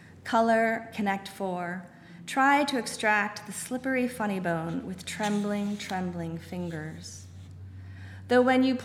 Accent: New Jersey, United States; the neighborhood that I grew up in, the development that I grew up in South Jersey, all the streets were named after poets

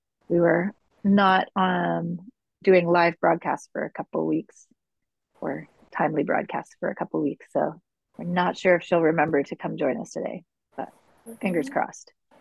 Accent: Hudson, New York, United States; I'm the director of the Hudson Area Library. I'm from Hudson.

